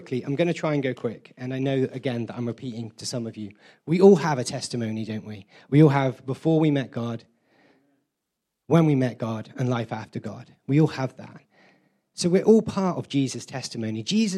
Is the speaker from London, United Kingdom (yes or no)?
no; Taunton, South West England, United Kingdom; now in Norway; I was born and raised in Taunton, and this is my home church. And this is my beautiful wife, Gina. Do you want to wave? Hi. And we currently live in Norway for the last almost 2 years now